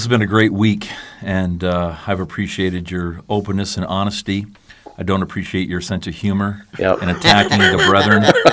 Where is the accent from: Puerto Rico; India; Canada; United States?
Canada; I want to thank you as a Canadian for that. And as a you know, a little bit older guy